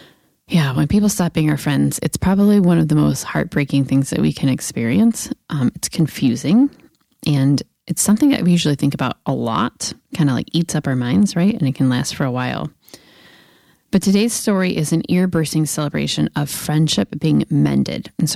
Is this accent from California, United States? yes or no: yes; California, United States; I'm from California, so I like the beach.